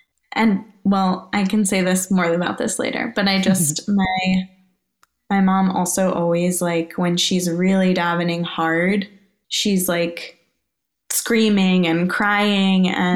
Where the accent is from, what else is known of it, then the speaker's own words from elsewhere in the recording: Teaneck, New Jersey, United States; Yeah, I grew up mostly in Teaneck, New Jersey, in a modern Orthodox community.